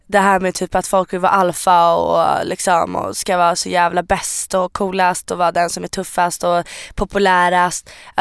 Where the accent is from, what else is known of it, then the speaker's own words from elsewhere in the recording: Sweden; Jag är född i Sverige. Jag har bott i Sverige hela mitt liv. Liksom, jag kan svenska hur bra som helst.